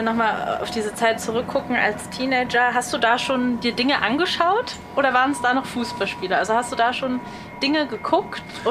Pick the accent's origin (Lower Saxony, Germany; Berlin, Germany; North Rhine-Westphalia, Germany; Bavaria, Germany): Berlin, Germany; ich bin Berlinerin